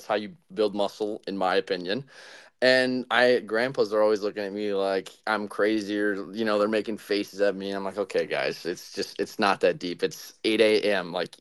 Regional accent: Chicago, Illinois, United States; I am from Chicago, Illinois. I'm from a suburb outside of Chicago, but I just say Chicago is a general area

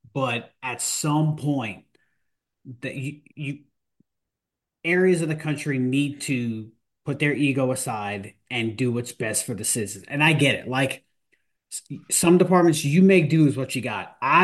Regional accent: New York, United States; I'm a northerner from New York myself.

